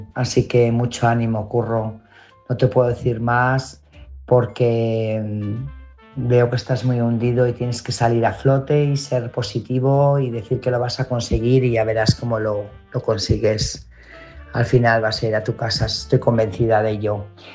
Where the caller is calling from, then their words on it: Burgos, Castile and León, Spain; corresponsal de Burgos.